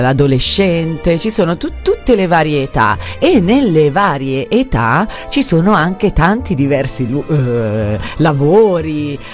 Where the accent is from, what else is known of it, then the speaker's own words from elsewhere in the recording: Cologno Monzese, Lombardy, Italy; born there; Io sono nata a Cologno Monzese e sono vissuta in questa famiglia.